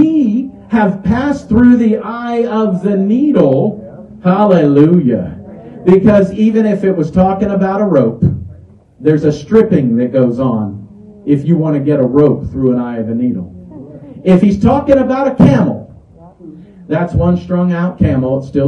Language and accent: English; Florida, United States; I'm from Florida. And those of you from warmer climates, I grew up, my first trees that I drew were palm trees